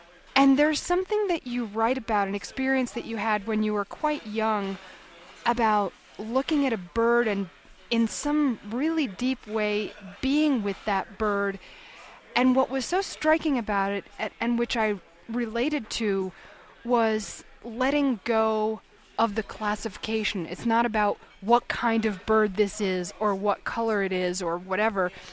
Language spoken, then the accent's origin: English; United States; I think that kind of set of contradictory ideas resonated for me as an American